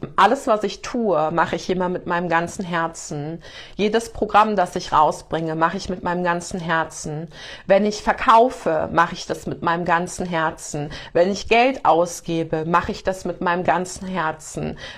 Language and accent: German; North Rhine-Westphalia, Germany; bei uns im Ruhrpott und im Rheinland ist das ganz normal